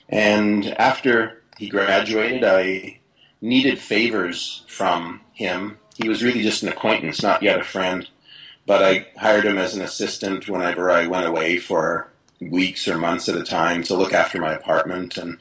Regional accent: Canada; Something that is a miracle considering we're both Canadian.

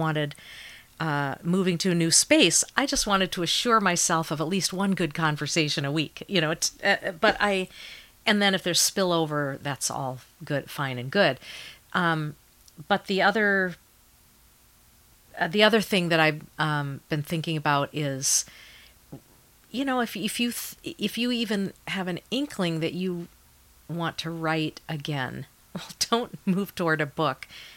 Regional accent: Maine, United States; I'm a Mainer. I don't know if you remember, I'm a Mainer.

